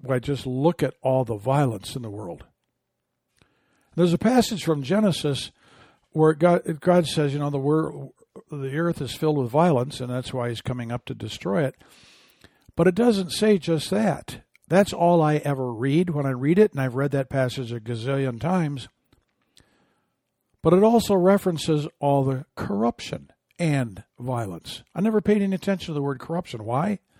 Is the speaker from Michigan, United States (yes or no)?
yes; Michigan, United States; I'm from Michigan, a Lion fan.